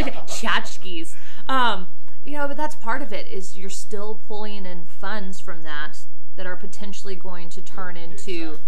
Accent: Texas, United States; accent: Texas; There's my Texas accent.

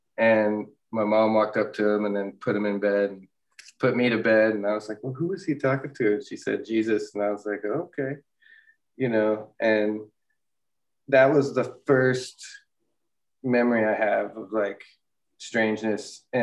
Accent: Denver, Colorado, United States; And I was originally from Denver, so I had family there and I was living in Texas at the time.

